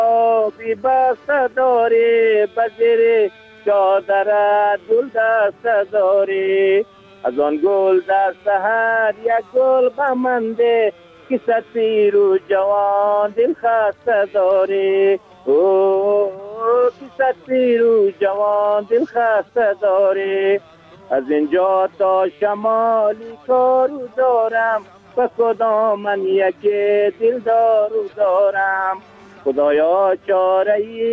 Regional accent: Bamyan, Afghanistan; من خودی من از بامیان هستم

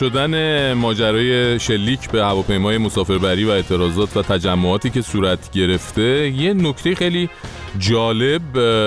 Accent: Iran; اینجا خارجی ها وقتی میفهمن ما ایرانی هستیم

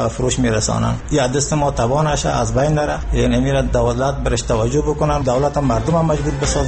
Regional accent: Khost, Afghanistan; اسم من خانم است، یکی از کارمندان اداری دولت هستم. ولایت ما خوست است.

